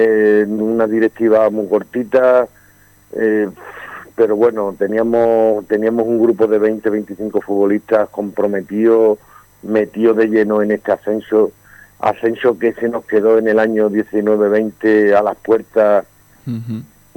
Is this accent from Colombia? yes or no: no; La Zarza, Andalusia, Spain; esto para nosotros, para mi pueblo, para mi zarza, es un hito